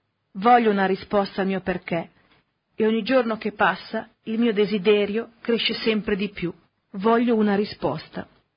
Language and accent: Italian; Chiavari, Liguria, Italy; noi siamo liguri, di Chiavari, di Casarza Ligure